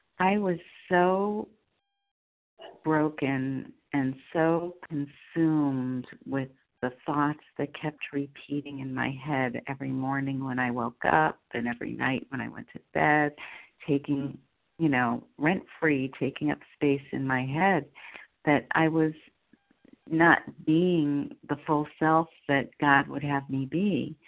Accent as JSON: {"language": "English", "region": "Connecticut", "country": "United States", "said": "And I'm from Connecticut, a recovered compulsive overeater"}